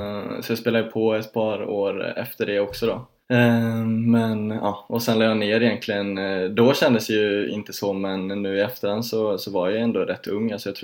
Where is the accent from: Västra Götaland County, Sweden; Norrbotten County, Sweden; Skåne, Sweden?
Västra Götaland County, Sweden; Borås; now in Stockholm, Sweden; Jag är uppvuxen i Borås, men jag gick tennisgymnasium i Båstad då.